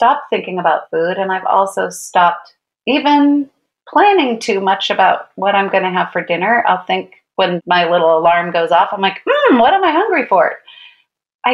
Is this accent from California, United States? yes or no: no; New York, United States; And as a New Yorker, I walk a lot of miles and walking everywhere.